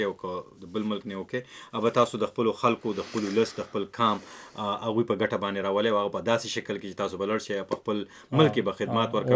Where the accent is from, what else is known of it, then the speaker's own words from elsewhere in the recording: Khyber Pakhtunkhwa, Pakistan; now in Riyadh, Saudi Arabia; د سوات اوسیدونکی یم او په سعودي عرب ریاض کې ژوند کوم اوس په سوات کې یم.